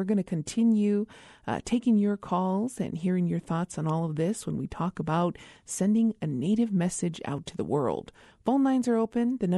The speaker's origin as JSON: {"language": "English", "town": "Isleta Pueblo", "region": "New Mexico", "country": "United States", "said": "from Isleta Pueblo"}